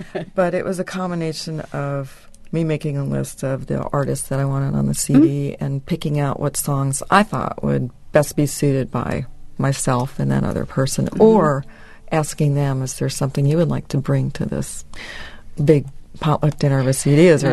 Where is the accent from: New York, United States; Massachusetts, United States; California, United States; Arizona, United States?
New York, United States; Woodstock; or I think in one instance I sent the recordings to my hometown of Woodstock, New York